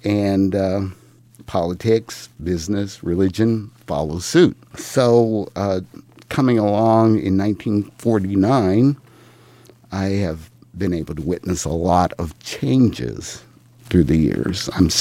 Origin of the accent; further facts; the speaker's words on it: Springfield, Missouri, United States; Well, I was born in Springfield. I was born in the old Alberta Hotel. Before it was the Alberta Hotel, it was the city hospital on the corner of Tampa and Kimber. I grew up in Springfield.